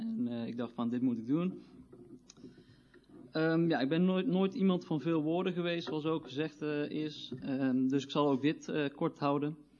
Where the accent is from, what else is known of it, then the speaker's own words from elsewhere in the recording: Heesch, North Brabant, Netherlands; born there; En ik heb een woning gevonden in mijn geboortedorp Hees.